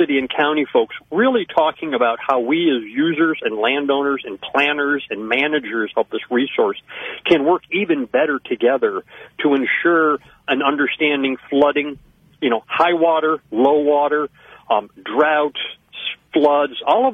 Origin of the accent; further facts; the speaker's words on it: New York, United States; We have a family place in the Finger Lakes. I grew up in the Southern Tier.